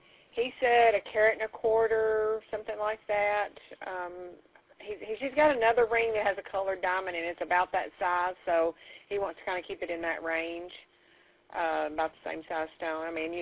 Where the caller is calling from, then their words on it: Waverly, Tennessee, United States; I'm calling from Howell's Jewelry in Waverly, Tennessee.